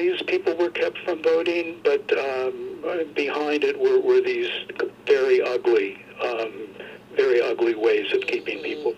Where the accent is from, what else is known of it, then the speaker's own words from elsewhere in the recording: Cincinnati, Ohio, United States; Well, I grew up in Cincinnati, and so I mentioned before that I became conscious of this in high school